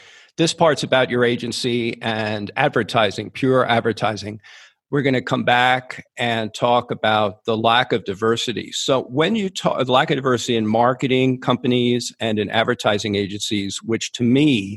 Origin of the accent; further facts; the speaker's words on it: New York City, New York, United States; I grew up in New York City, so I get it